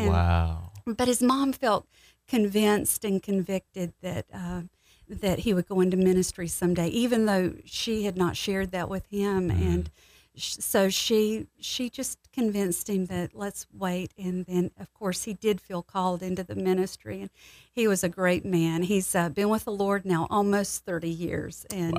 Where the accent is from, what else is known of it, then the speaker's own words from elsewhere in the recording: High Point, North Carolina, United States; also born or lived in Elkin, North Carolina; I was born in Elkin, North Carolina. And we were there for a few years, and then my dad moved as pastors do, but we really just in two other places, but ended up in High Point, North Carolina.